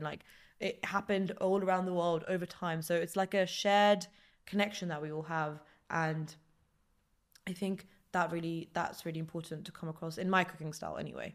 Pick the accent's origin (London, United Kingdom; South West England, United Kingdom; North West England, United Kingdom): London, United Kingdom; I think also like growing up in London, we are exposed to all kinds of food.